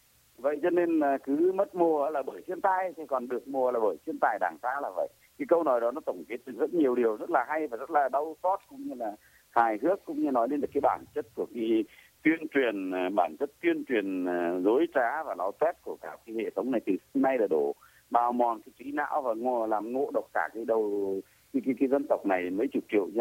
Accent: Hà Tĩnh, Vietnam; Quê tôi ở Hà Tĩnh anh ạ. Tôi ở trong Hà Tĩnh, gọi Tĩnh bây giờ là cái vùng mà nó là cái trung tâm biển của cái vùng thảm họa miền Trung anh.

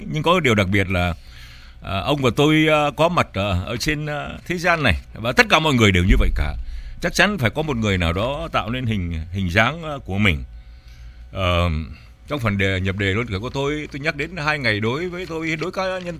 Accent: Biên Hòa, Đồng Nai, Vietnam; also born or lived in Northern Vietnam; tôi là người Bắc di cư vào trong năm 1954. Tôi lớn lên đi học ở Biên Hòa rồi về Sài Gòn học, rồi tôi đã về Biên Hòa

